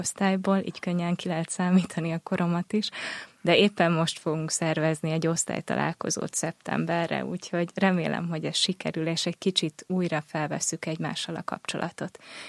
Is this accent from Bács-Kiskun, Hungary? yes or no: no; Dunaföldvár, Tolna, Hungary; Én egy Tolna megyei kisvárosból, Dunaföldvárról jöttem, és 14 éves koromig oda jártam általános iskolába.